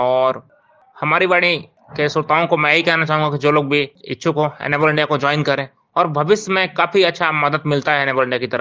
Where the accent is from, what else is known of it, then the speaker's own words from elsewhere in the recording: Satna, Madhya Pradesh, India; और मैं मध्य प्रदेश के सतना जिले का रहने वाला हूँ।